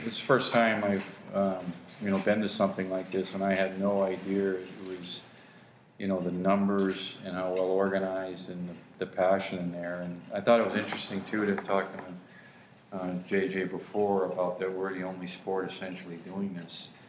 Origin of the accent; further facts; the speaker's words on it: United States; I like to be involved because I'm an American.